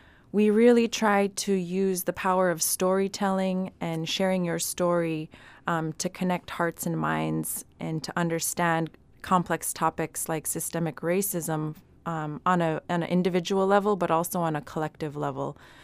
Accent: Bethel, Alaska, United States; now in Anchorage, United States; I said, hello … I was born and raised out in Mamtereitlak in Bethel, Alaska, and I work currently as the Alaska Native Policy Center Director at First Alaskans Institute here in Anchorage.

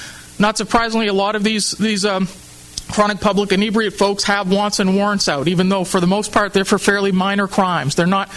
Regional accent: New Jersey, United States; now in Anchorage, United States; I came to Anchorage from New Jersey, and I had the real fortune of moving into Fairview when I moved here.

